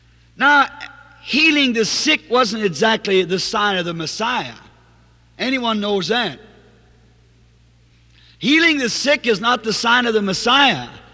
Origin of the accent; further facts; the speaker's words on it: the South, United States; I was raised on one. It's just a quilt with a door. We're at school. I'm a Southerner.